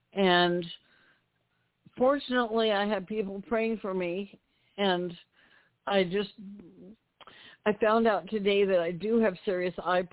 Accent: Idaho, United States; I want to move home to my home state of Idaho.

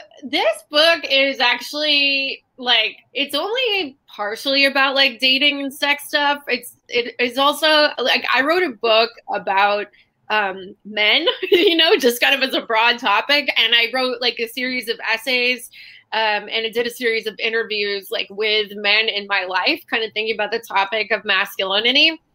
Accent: Los Angeles, California, United States; also born or lived in Bay Area; now in New York, United States; I'm from California. So I grew up in LA, and then I moved to the Bay Area when I was a teenager, and then moved out to New York like 4 years ago.

